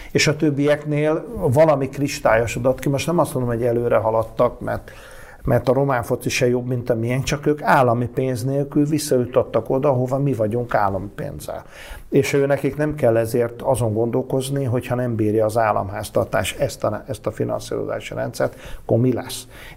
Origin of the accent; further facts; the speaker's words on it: Szeged, Csongrád-Csanád, Hungary; én is gyerekkoromban iskolabajnokságokon játszottunk Szegeden, és véres meccsek voltak